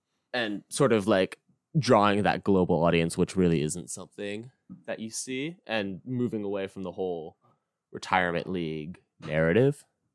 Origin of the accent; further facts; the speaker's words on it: United States; We're American, obviously.